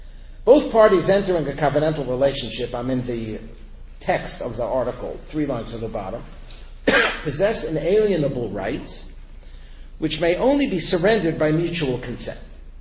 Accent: United States; I was born in America. I grew up in America. America's a free country.

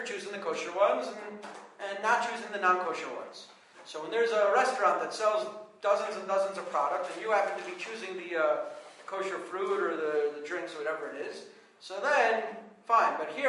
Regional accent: United States; Yeah, so where I grew up in America, the Kashrus organization said you could go into Starbucks and get a plain coffee.

